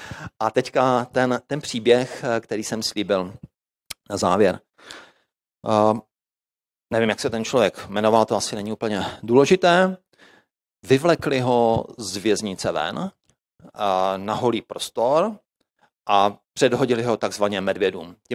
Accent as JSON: {"language": "Czech", "region": "Zlín Region", "country": "Czechia", "tie": "born or raised there", "said": "Když jsme bydleli jako dítě, si vzpomínám, na Valašsku, a v létě, jakoby v zimě jsme měli krásně vodu, jo. Protože jsme bydleli na kopci"}